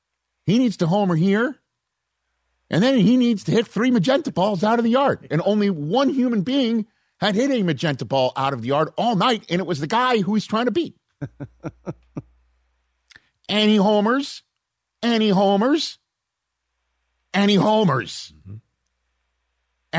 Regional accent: New York City, New York, United States; I'm from New York City. That's just up, you know, the Acela.

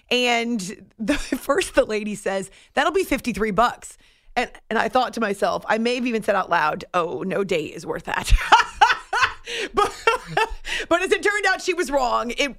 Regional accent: New Hampshire, United States; When I grew up in New Hampshire, we would go fishing, and I do enjoy anything to do with the water.

